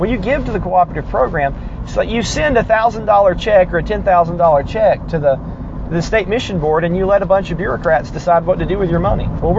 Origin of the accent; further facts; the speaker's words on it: Chattanooga, Tennessee, United States; Like, the church where I grew up in Chattanooga, Woodland Park Baptist Church, is pretty big.